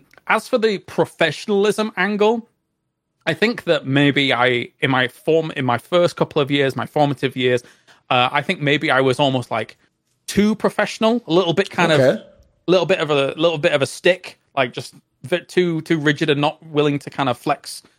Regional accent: Yorkshire and the Humber, United Kingdom; so I grew up in North Yorkshire, and as you're fully aware, a lot of people don't sound like this in North Yorkshire.

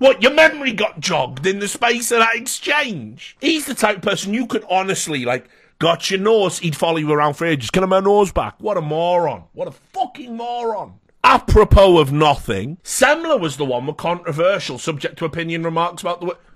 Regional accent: Scotland, United Kingdom; I don't even know how I'm Scottish. I can't do South African. It's been too long.

